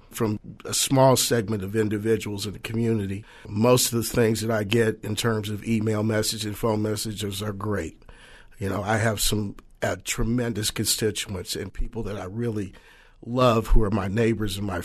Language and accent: English; Cleveland, Ohio, United States; born there; I was born in Cleveland, Ohio, there were places that my parents could not go in the city without fear of being assaulted or even killed.